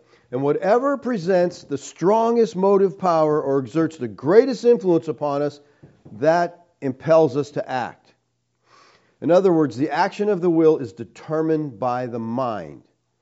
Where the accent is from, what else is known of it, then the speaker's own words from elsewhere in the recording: Pennsylvania, United States; We're from Pennsylvania, and they make something up there called sponge candy.